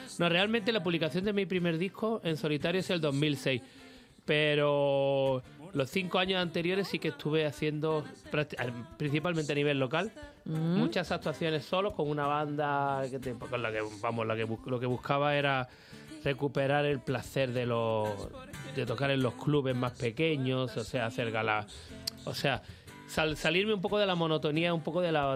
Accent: Málaga, Andalusia, Spain; Bueno, ya sabes que soy malagueño, soy un beach boy en todos los sentidos.

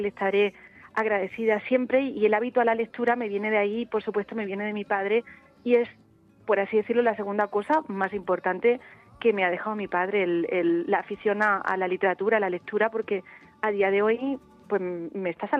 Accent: Madrid, Community of Madrid, Spain; nada más que siendo madrileña.

